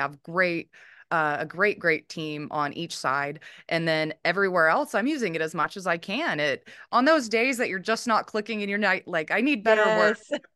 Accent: Arkansas, United States; now in California, United States; I'm originally from Arkansas. I grew up in Arkansas. However, my family is from Oklahoma, my mother and my father.

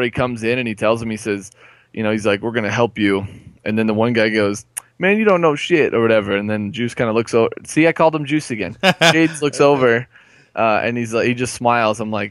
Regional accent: Detroit, Michigan, United States; But yeah, I just, and growing up in Detroit, you know, the setting was almost similar.

